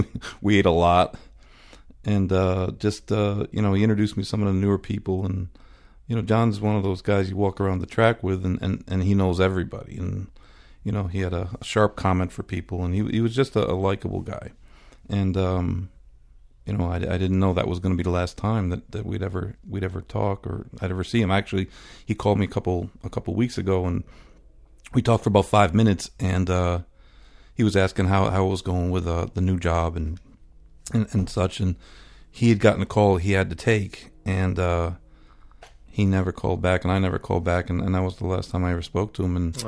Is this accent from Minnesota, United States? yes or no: no; Saratoga, New York, United States; growing up in Saratoga, you just wind up either loving it or hating it, and I was on the loving it side.